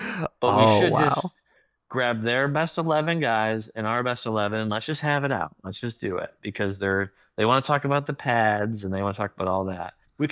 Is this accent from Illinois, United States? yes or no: no; Rochester, New York, United States; well, I grew up in Rochester. Let's start there. Been going to Bills games any chance I could.